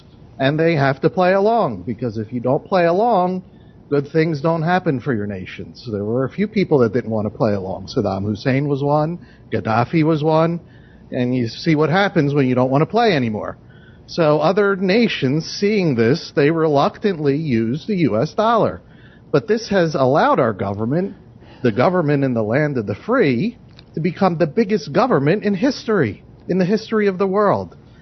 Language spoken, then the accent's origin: English; United States; It's sad for me to say, because I am an American, I love my country